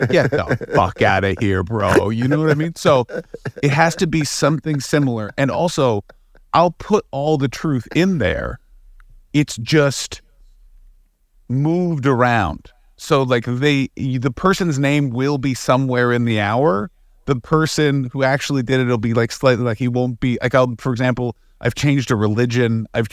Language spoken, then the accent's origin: English; Canada; also born or lived in London; now in Los Angeles, United States; I'm in Los Angeles, which I live in via London, but originally I'm from Canada.